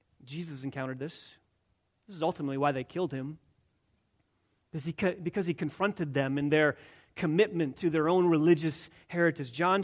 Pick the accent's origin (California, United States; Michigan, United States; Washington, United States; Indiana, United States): Michigan, United States; I grew up in West Michigan, and the church that I was raised